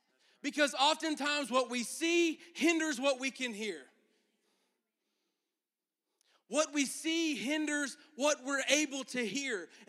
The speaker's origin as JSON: {"language": "English", "region": "Florida", "country": "United States", "said": "We're not hill country people. We're flatland boys from Florida."}